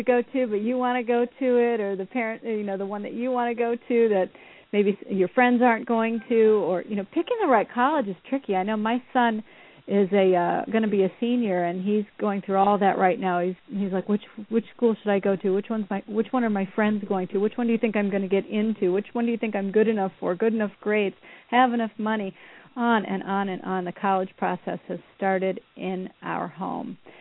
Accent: Iowa, United States; I was raised in Iowa, and I'm like, well, you know, I guess the next logical step is the University of Iowa.

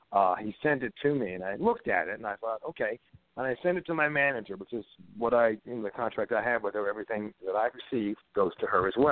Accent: Long Beach, California, United States; born there; also born or lived in Switzerland; I grew up kind of everywhere. I was born in Long Beach, California, and I lived out here as a child. And then my mother traveled a great deal and would take us with her.

